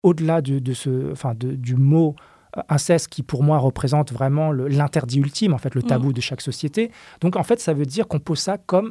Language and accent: French; France; quand j'ai grandi en France dans les années 80-90